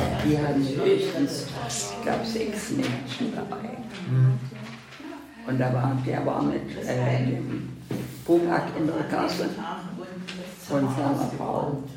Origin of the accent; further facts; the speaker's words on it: Meissen, Saxony, Germany; Ich stamme aus Meißen, wo das Haus war.